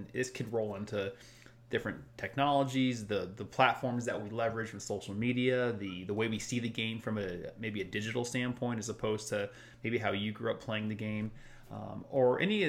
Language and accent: English; United States; And for me as an American, I can understand them.